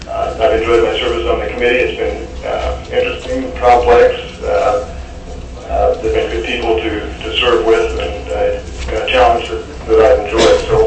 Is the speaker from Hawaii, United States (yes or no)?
no; Fairbanks, Alaska, United States; I'm from Fairbanks.